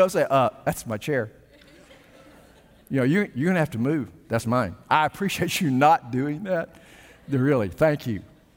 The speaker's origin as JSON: {"language": "English", "region": "Arkansas", "country": "United States", "tie": "born or raised there", "lives_now": "Texas, United States", "said": "I was born and raised in Arkansas, and I am a Texan to the core today."}